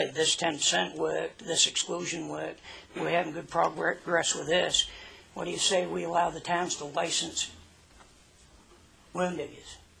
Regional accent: Birch Harbor, Maine, United States; I'm from Birch Harbor, Maine, the other side of Bar Harbor, Frenchman's Bay, all of that.

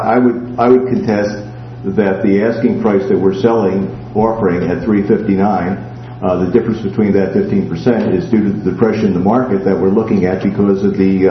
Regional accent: New Jersey, United States; now in Maine, United States; But I grew up in New Jersey, and I avoid New Jersey like the plague. I found there was a place like Maine. I don't want to live anywhere else.

